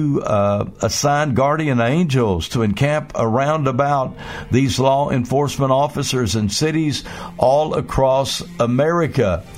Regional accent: Comanche, Oklahoma, United States; and Comanche, Oklahoma, my hometown.

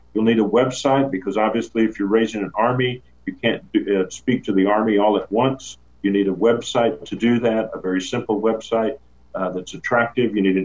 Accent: the South, United States; I was raised in the South by Southern parents

